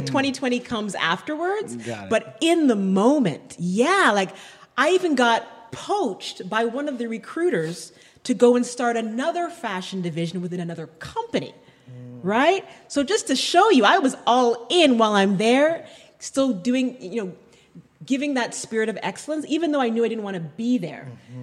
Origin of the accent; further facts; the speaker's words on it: Montreal, Quebec, Canada; born there; I was born in Montreal, actually.